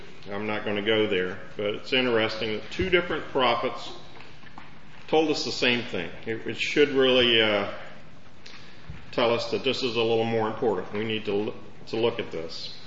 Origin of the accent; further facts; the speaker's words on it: Virginia, United States; And in Virginia, I grew up in Virginia on a farm in Virginia. And went to college at Virginia Tech and studied animal science.